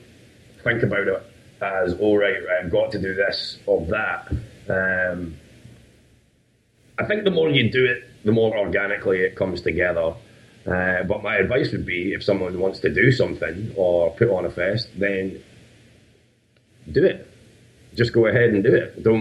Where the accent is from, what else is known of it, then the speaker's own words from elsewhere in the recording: Alyth, Scotland, United Kingdom; Michael and I grew up in Aileth, East Highland, Perthshire